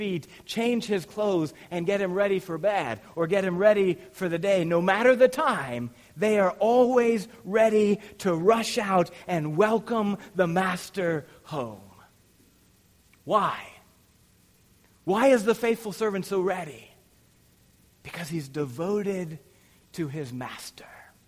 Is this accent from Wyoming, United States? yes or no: yes; Wyoming, United States; Now, I'm from Wyoming. I don't know anything about life in the inner city of a big city.